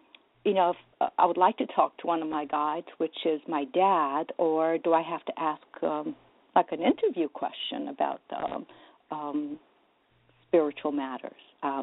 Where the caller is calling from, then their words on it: New Jersey, United States; I'm from New Jersey.